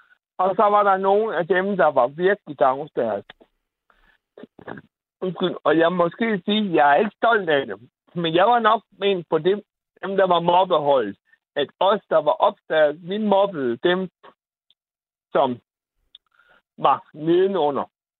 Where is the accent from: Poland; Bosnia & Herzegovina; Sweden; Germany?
Bosnia & Herzegovina; Danish is a second language; now in Denmark; de folk, der kommer derfra, hvor jeg kommer altså fra Bosnien